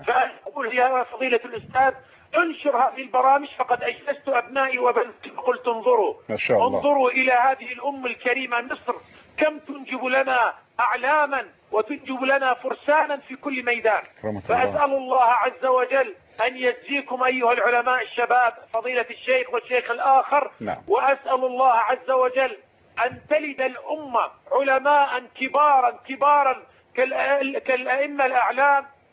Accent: Iraq; فأنا أنقل لكم وأنا من العراق

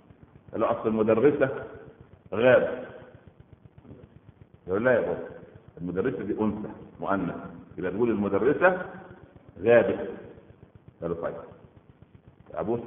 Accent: Egypt

